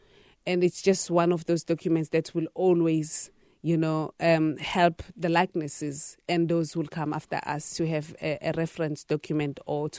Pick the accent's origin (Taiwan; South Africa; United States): South Africa; So I believe that as a South African citizen, I had a responsibility to make sure that I contribute something towards our history.